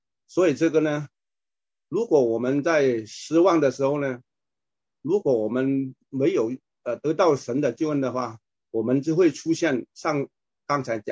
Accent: China; 这个我们中国人有一句话讲啊，就是哀莫大于心死

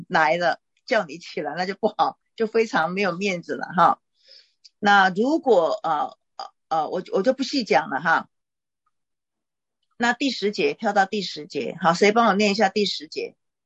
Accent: Taiwan; 我们台湾这样的哈、啊，我想应该中国也差不多

